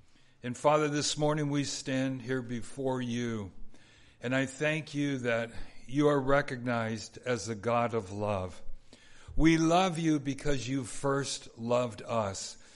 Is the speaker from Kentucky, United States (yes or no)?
no; California, United States; Sometimes I love the ocean, love to go down to the ocean, growing up in Southern California